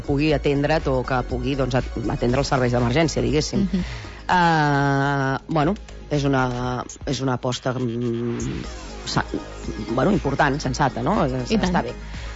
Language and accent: Catalan; Girona, Catalonia, Spain; com a gironins sentim el...